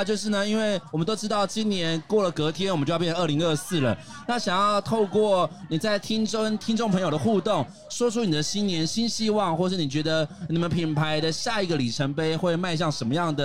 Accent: Xinzhuang, New Taipei, Taiwan; 如果以一个新北新庄人的视野来讲

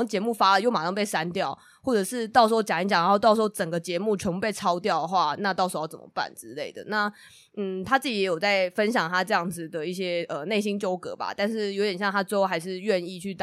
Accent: Taiwan; 然后我也是觉得身为台湾人有种自己的印象被更新了的感觉

